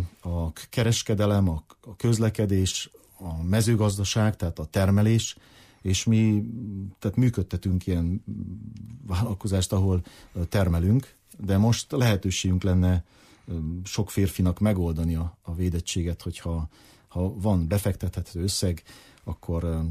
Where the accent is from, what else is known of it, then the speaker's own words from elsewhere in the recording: Budapest, Hungary; now in Ukraine; Én személy szerint Budapesten születtem, ott nőttem fel. Én nekem csak magyar állampolgárságom van.